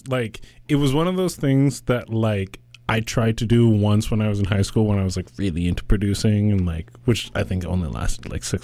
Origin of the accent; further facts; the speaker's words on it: Canada; Maybe I'm too Canadian